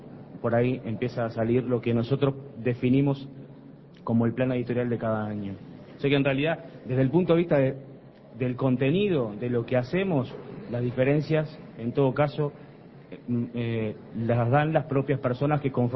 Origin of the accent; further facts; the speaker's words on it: Uruguay; somos todos uruguayos, porque nos gusta el fútbol, el carnaval, tomamos mate todo el día y por lo tanto vivimos en este país.